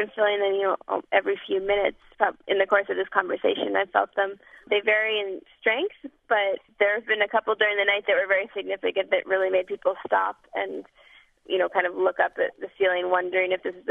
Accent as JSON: {"language": "English", "country": "United States", "said": "And then when they find out I'm from the States, they just start saying"}